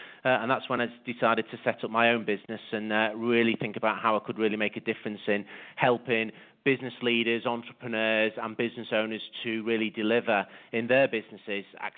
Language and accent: English; Liverpool, North West England, United Kingdom; So originally I'm from Liverpool, which is in the northwest of the UK.